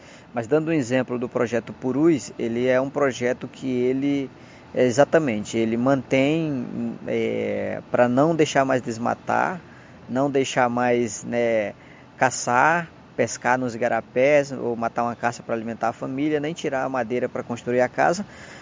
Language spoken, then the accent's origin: Portuguese; Acre, Brazil; A minha terra é a terra indígena